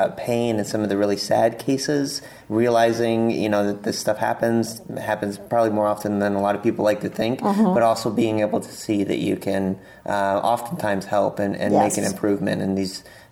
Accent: Maine, United States; I'm from Maine, actually. We used to have a Maine Coon cat.

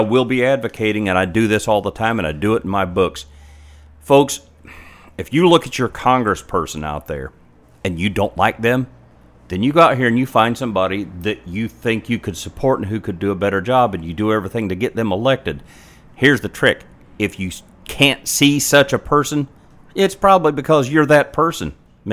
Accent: Indiana, United States; accent: Tennessee; This accent's actually Tennessee. I was born and raised in Indiana, but I inherited my folks' accent.

